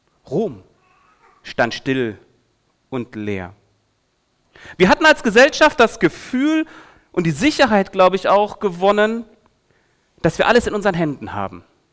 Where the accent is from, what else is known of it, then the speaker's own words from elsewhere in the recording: Cologne, North Rhine-Westphalia, Germany; Wenn ich mir so Köln vorstelle, wo ich herkomme